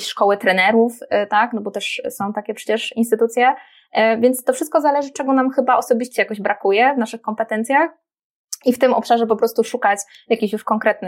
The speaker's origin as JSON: {"language": "Polish", "town": "Wrocław", "region": "Lower Silesian Voivodeship", "country": "Poland", "said": "No ja jestem z Wrocławia"}